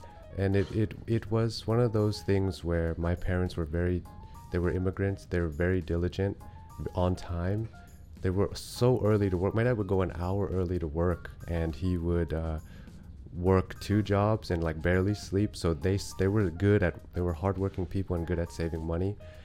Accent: California, United States; So growing up in California, you think that you have to, I'm not far from LA, so you think you have to become famous to have a positive impact on the world

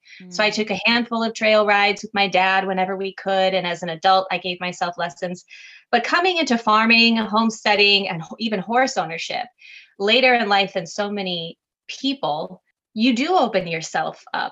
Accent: Minneapolis, Minnesota, United States; also born or lived in New York; And I was from the Twin Cities when I left. The last place I lived was Minneapolis, St. Paul.

